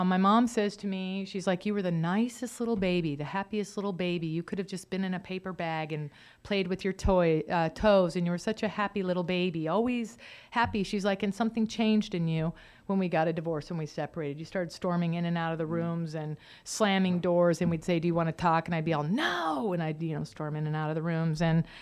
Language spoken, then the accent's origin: English; Arizona, United States; also born or lived in Montana; I grew up in Arizona. There's not a whole lot to do there, so I ran, and I would do things. And we moved to Montana for a stint